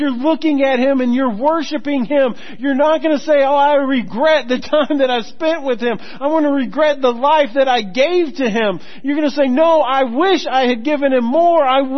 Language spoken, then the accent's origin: English; Florida, United States; I grew up in Florida and got a chance to do a lot of fishing with my dad.